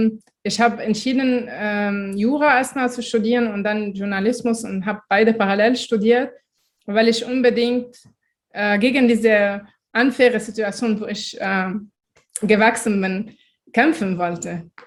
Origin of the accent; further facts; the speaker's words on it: Lebanon; ich gebe meiner Heimat ein bisschen Stimme, weil leider hört man hier nur, wenn was explodiert oder ein Krieg gibt oder die Korrupten im Libanon irgendwas machen.